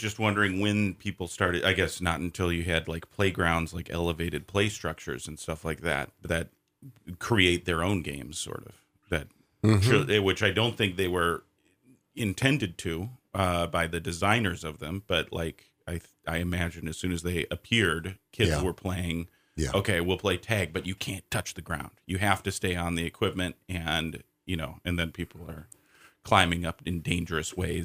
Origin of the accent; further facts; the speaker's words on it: Minnesota, United States; And growing up in Minnesota, we called it Duck Gray Duck, which is the correct way of playing the game.